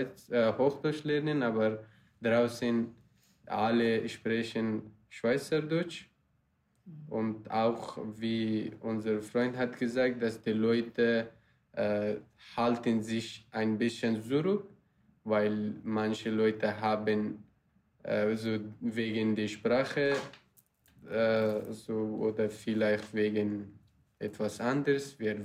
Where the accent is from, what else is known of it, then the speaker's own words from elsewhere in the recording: Afghanistan; German is a second language; moved away; also born or lived in Iran; Also wegen Krieg habe ich mein Heimatland verlassen. So wissen wir alle schon, dass in Afghanistan seit vielen Jahren Krieg ist. Und ich konnte auch nicht im Krieg weiterleben. Mhm. Deshalb bin ich nach dem Iran gekommen oder gegangen von Afghanistan.